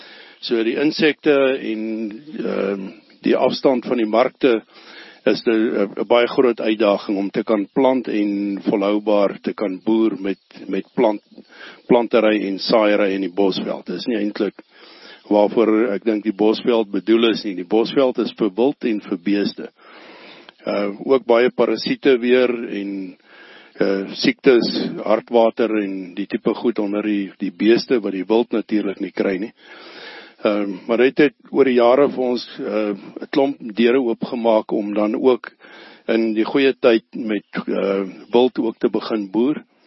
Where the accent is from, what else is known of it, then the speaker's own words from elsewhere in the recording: Ellisras, Limpopo, South Africa; born there; Ja, ek is my hier gebore op Ellisras 1953